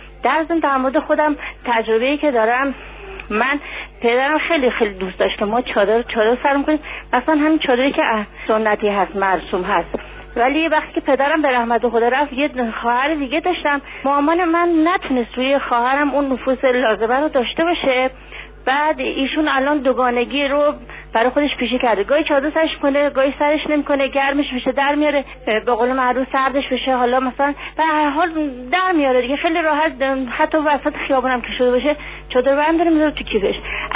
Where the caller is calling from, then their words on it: Tehran, Tehran Province, Iran; از تهران هستم،